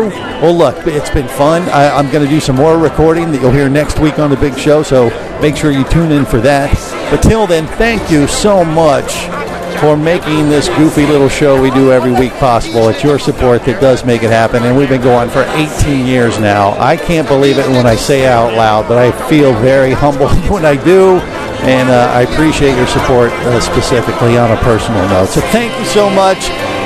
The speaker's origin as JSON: {"language": "English", "region": "Florida", "country": "United States", "said": "I'm from Florida, so, you know, I can relate to your preference of that warm bathwater type diving."}